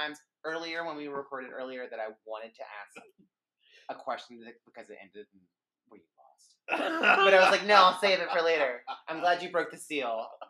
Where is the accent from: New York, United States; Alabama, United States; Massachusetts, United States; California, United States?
Alabama, United States; But where I grew up in Alabama, on the river. There were wild pigs in our backyards, and they were mean as fuck.